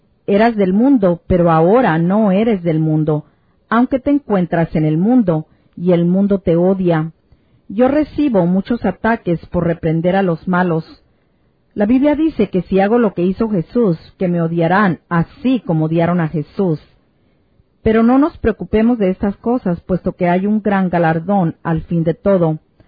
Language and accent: Spanish; Montana, United States; also born or lived in Joplin, Missouri; Yo nací en Joplin, Missouri, y fui criado en el estado de Montana, junto a Windom, Lewistown, Helena y Billings.